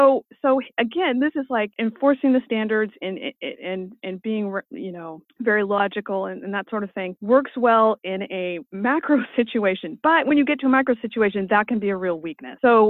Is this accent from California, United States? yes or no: yes; California, United States; California's not known for their wisdom. I'm saying this as a Californian right now.